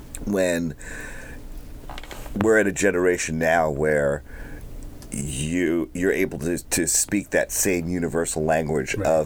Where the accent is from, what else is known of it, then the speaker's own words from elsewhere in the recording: New York, United States; I'm from New York. I mean, I just love always going back there.